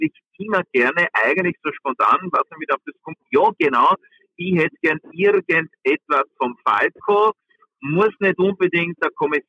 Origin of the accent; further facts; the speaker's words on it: Styria, Austria; Ich habe das wunderschöne Wetter genossen, indem wir täglich Wanderungen gemacht haben bei uns in der Südsteiermark